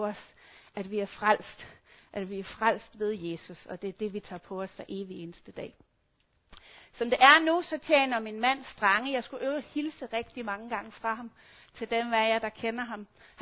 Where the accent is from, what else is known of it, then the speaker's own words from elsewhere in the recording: Region of Southern Denmark, Denmark; Jeg er opvokset i KF, dog på den fynske side.